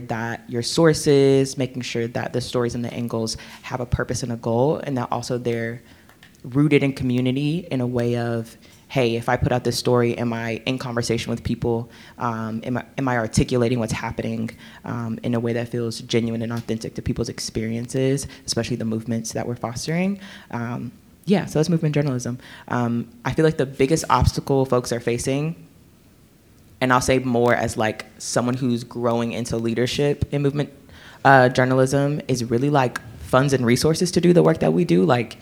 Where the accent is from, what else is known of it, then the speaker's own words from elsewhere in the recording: North Carolina, United States; I'm from North Carolina. It's my whole personality, so that's important to know.